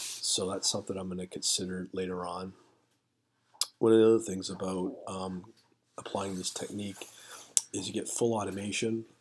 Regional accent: Canada; I'm Canadian

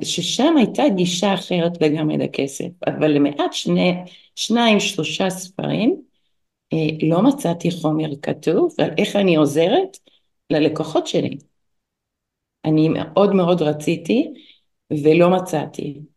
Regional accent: United States; נולדתי וגדלתי בארצות הברית, אבא שלי רופא, אמא שלי הייתה אחות

